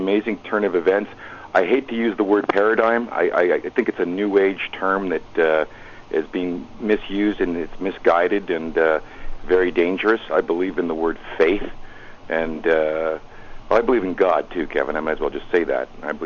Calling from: Montreal, Quebec, Canada; I'm calling from Montreal again

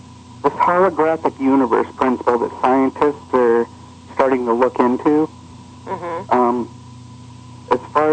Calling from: Michigan, United States; in Michigan.

